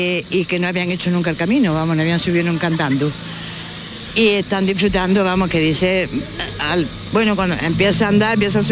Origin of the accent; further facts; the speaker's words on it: Andújar, Andalusia, Spain; Yo sí soy de Andújar, nací en Andújar y crié en Andújar y toda la vida en Andújar. Y muy romera.